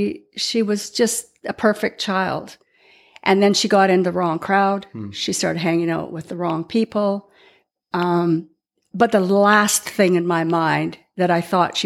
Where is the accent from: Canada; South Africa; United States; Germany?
Canada; I'm from Canada, and we live in a large city called Edmonton.